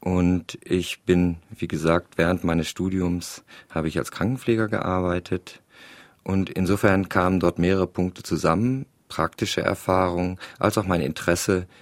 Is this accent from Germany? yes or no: yes; Germany; Ich komme aus Deutschland. Dort ist aber sind die gesetzlichen Rahmenbedingungen anders, sodass es die Suizidbeihilfe, wie es in der Schweiz gibt, in Deutschland nicht gibt